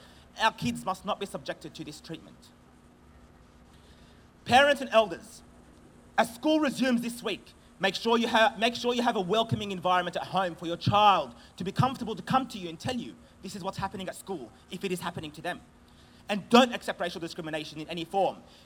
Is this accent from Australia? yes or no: yes; Australia; I am an Australian Palestinian man who wears a keffiyeh as it brings me comfort at this time.